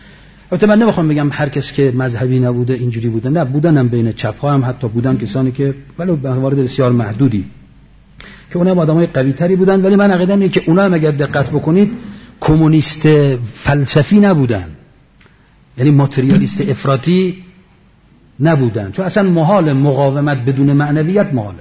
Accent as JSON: {"language": "Persian", "country": "Palestine", "lives_now": "Iran", "said": "گفتم من فلسطینی ام."}